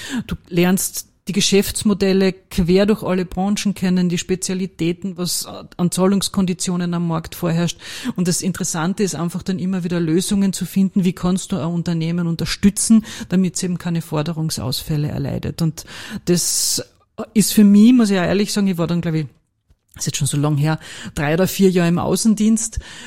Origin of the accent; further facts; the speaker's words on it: Carinthia, Austria; moved away as an adult; now in Vienna, Austria; Ja, ich bin gebürtige Kärntnerin, das wird man auch hören, wenn wir miteinander sprechen. Bin 1987 nach Wien gegangen, um zu studieren